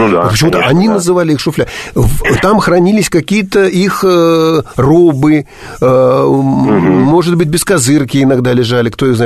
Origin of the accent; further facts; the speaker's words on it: Far East, Russia; born there; я родился на Дальнем Востоке, а там есть моряки. Да. Моряки и рыбаки.